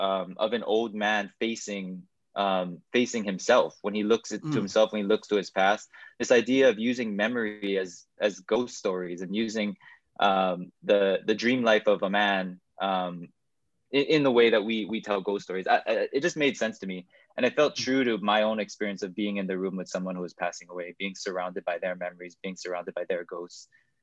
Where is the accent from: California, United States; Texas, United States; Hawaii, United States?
Hawaii, United States; it was always the goal to make it feel, you know, honest to my experience of growing up born and raised in Hawaii.